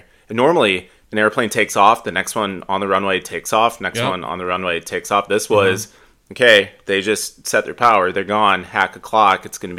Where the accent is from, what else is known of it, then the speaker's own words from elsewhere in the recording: Illinois, United States; I mean, I grew up near Chicago. I love Chicago as a city.